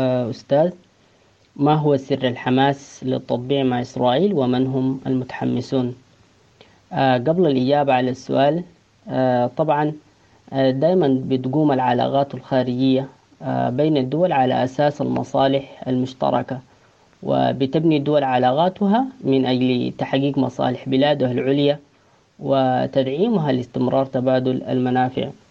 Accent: Sudan; نحن كشعب سوداني

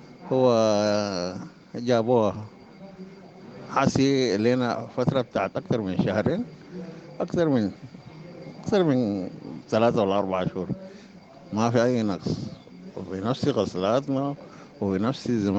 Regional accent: Khartoum, Sudan; بغسل كلى وأساسا جاي من الخرطوم

